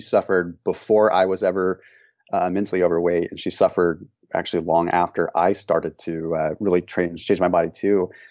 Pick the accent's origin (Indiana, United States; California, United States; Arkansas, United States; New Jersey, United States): California, United States; given where we grew up in Northern California.